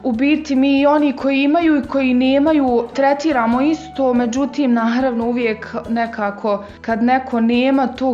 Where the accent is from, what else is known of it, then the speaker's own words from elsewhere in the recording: Zenica, Zenica-Doboj Canton, Bosnia & Herzegovina; dolazim iz Zenice. Srednju medicinsku školu sam završila u Zenici.